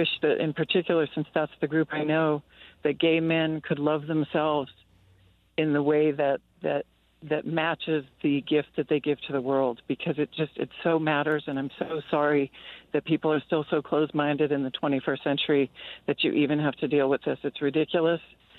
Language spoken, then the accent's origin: English; Albuquerque, New Mexico, United States; You know, I was raised out here in Albuquerque, going to, like, ballet